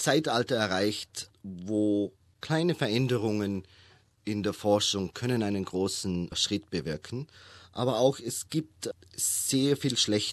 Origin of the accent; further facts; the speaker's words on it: Rankweil, Vorarlberg, Austria; also born or lived in Vienna; Ich komme aus Vorarlberg-Rankweil, in der Nähe von Feldkirch.